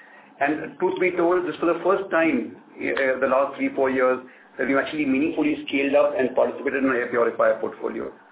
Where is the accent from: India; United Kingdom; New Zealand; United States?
India; I think like a lot of people across the country, as Indian citizens, we were also heartbroken